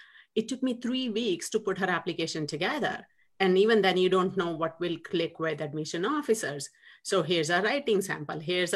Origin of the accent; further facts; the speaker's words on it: India; moved away as an adult; now in Seattle, United States; I was always a rebel growing up in India, always getting into trouble and stuff. So 99 moved here permanently to Seattle, Washington. We have been here since then.